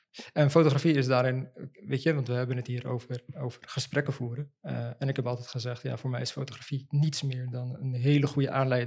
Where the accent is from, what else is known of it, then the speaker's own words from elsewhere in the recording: Morocco; die mensen zien mijn naam en die weten dat ik gewoon een Marokkaanse jongen ben